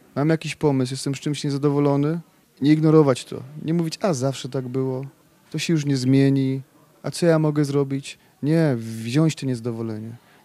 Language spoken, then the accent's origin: Polish; Germany; bo ja jako dziecko bawiłem się w Niemczech i się wychowywałem